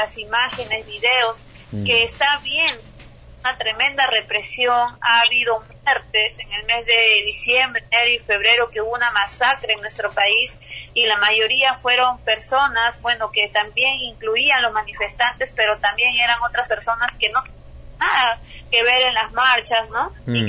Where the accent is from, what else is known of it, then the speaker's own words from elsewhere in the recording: Peru; Y si nosotros salimos como ciudadanos peruanos a defender a nuestra nación, es justamente porque tenemos esa soberanía, ese amor hacia nuestra patria.